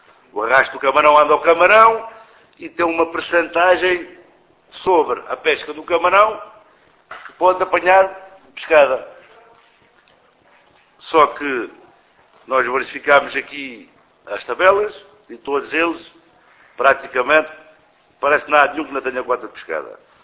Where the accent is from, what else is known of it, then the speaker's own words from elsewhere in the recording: Fuzeta, Faro, Portugal; sou da Fuzeta e sou pescador, armador pescador.